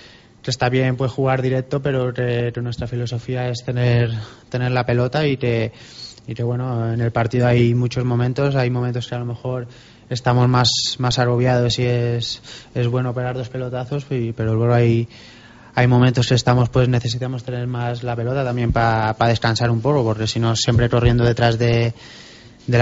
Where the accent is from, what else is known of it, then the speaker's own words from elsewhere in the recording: Binissalem, Balearic Islands, Spain; Está a 20 kilómetros de Palma, por el centro de Mallorca.